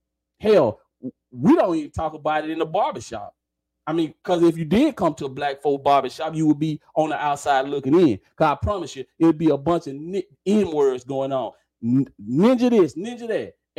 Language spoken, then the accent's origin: English; Deep South, United States; listen, man, I'm from the Deep South. I'm from way down yonder. I was raised right up the street from a sundown town.